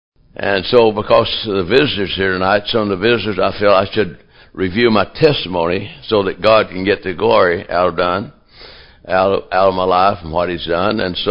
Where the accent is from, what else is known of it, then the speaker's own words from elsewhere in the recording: Kentucky, United States; And so, I was raised in Kentucky.